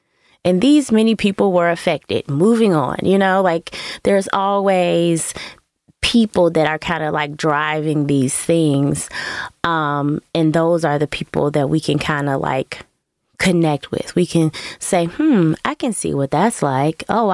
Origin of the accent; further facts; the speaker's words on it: Chicago, Illinois, United States; Like I am from Chicago. Like this is one of the best places in the world, if not the best place in the world.